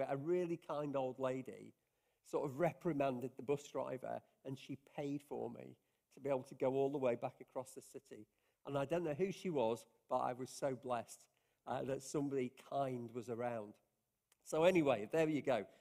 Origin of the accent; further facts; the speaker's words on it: Lancaster, North West England, United Kingdom; I grew up in Lancaster, in Lancashire, and I got a place at the grammar school.